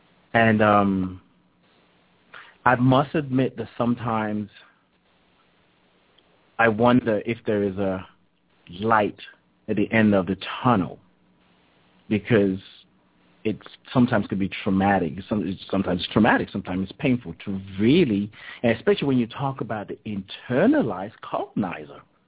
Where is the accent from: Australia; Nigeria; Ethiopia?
Nigeria; I remember growing up in Nigeria